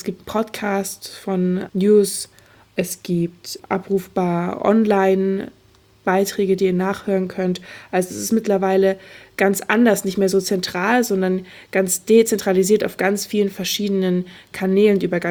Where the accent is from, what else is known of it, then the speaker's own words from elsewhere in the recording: Hamburg, Germany; Bei uns lief, ich komme aus Hamburg